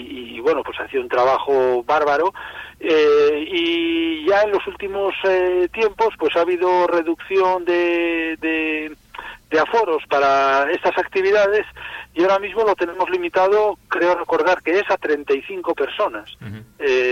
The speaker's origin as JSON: {"language": "Spanish", "town": "Laredo", "region": "Cantabria", "country": "Spain", "said": "los que somos de Laredo o visitamos con frecuencia la playa de Laredo"}